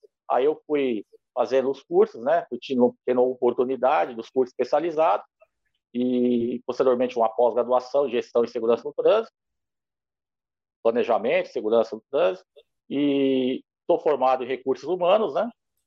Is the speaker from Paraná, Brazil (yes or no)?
no; São Paulo, Brazil; also born or lived in São Caetano do Sul; now in Adamantina, Brazil; sou de Adamantina, na verdade sou nascido e criado na capital, né? Nasci em São Caetano, Grande São Paulo, e me criei em São Paulo por 30 anos, morei lá. Hoje resido em Adamantina, estado de São Paulo, 600 quilômetros da capital